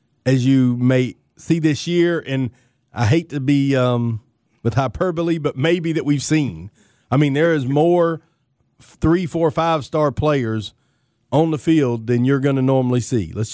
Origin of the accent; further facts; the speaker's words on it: Gulf Coast, United States; So I'm from the Gulf Coast.